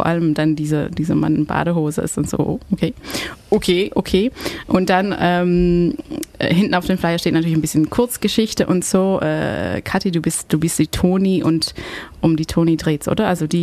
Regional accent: Belgium; also als Belgierin, was die Deutsche von der Kreativität haben

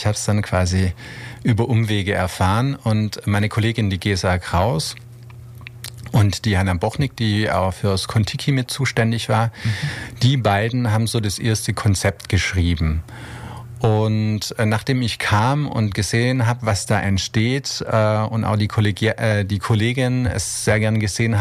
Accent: Baden-Württemberg, Germany; now in Ulm, Germany; ich komme aus der Stuttgarter Region. Mhm. Mich hat tatsächlich der Beruf hierher gebracht. Ja. Studiert habe ich in Freiburg, in Straßburg und dann in Heidelberg.

